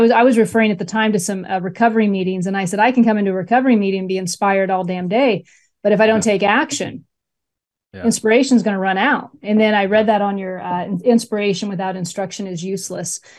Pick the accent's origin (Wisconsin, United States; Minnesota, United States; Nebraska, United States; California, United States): Nebraska, United States; And then we got to go to state, which I was raised in Nebraska, so it was like Lincoln.